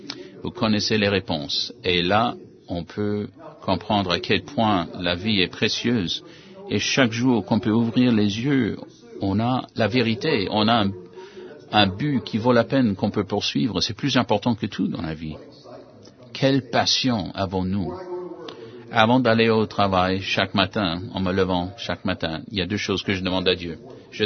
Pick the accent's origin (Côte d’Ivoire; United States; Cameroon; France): United States; Arkansas; Et moi, j'ai dit non, c'est faux, je suis de l'Arkansas et je vais arriver au mur si je continue à marcher.